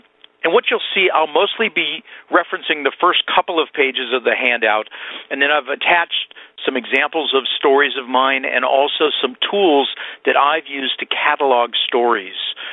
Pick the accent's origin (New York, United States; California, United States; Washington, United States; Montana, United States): California, United States; Berkeley; I grew up in Berkeley.